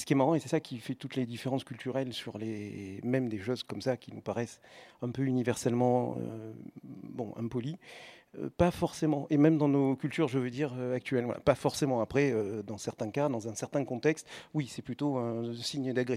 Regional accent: Marseille, Provence-Alpes-Côte d'Azur, France; Je viens du Sud, je viens de Marseille, je suis né, j'ai vécu 30 ans là-bas.

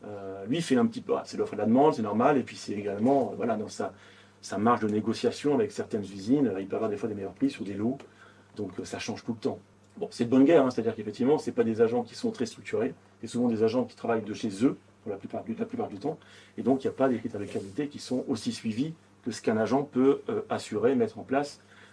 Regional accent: France

